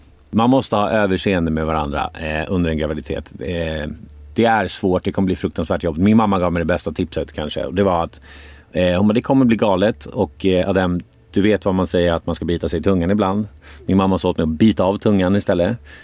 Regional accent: Nacka, Stockholm County, Sweden; Uppvuxen i Stockholm, Nacka.

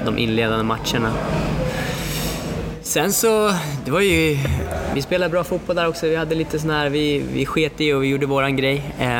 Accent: Uppsala, Uppsala County, Sweden; jag kommer ju från Uppsala

